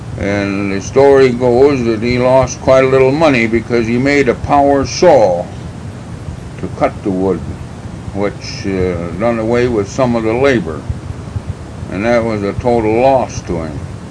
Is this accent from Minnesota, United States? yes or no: yes; St. Mary's Township, Minnesota, United States; And I grew up in St. Mary's Township, Waseca County. Lived in the county all my life.